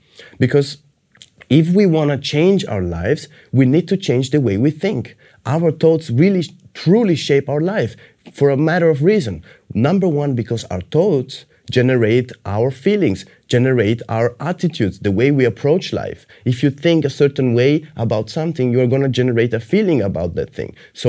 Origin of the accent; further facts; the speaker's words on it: Sicily, Italy; I grew up in Sicily, and it's a very traditional, very close culture with a lot of, in a sense, limitations and a lot of structures and traditional ways of thinking and mindset.